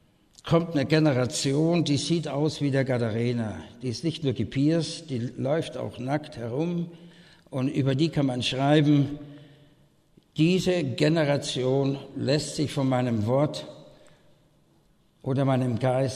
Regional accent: Vienna, Austria; gehört in Österreich, ich bin Wiener, die reden so breit, versteht ihr?

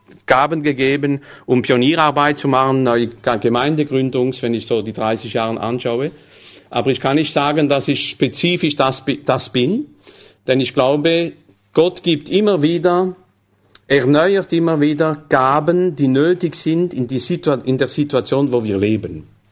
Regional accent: south of France, France; Ich bin halt ein Franzose, gell? Kommt vom Süden.

